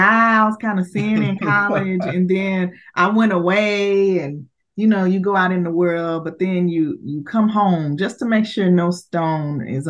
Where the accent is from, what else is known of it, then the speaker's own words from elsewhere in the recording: Dallas, Texas, United States; I am born and raised in Dallas, Texas, raised in Dallas ISD. Went away to college and grad school, came right back to my neighborhood